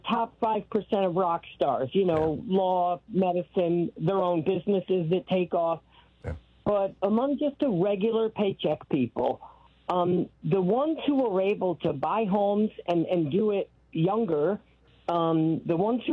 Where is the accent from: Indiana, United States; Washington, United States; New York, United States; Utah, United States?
New York, United States; also born or lived in Colorado / California / Florida; now in Pennsylvania, United States; I grew up in New York, spent some years in Colorado, then California, Florida, now Pennsylvania.